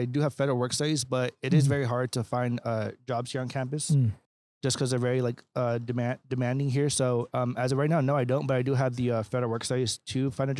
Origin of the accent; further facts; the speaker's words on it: California, United States; now in Long Beach, United States; Yeah, so I'm originally from the desert, born and raised in the Coachella Valley. I graduated from Rancho Mirage High School in 2021.